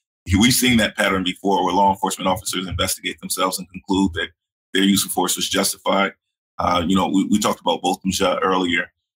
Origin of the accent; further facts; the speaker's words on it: Texas, United States; He's in fact been criminally indicted for the past 5 years in my hometown in Collin County for securities fraud charges.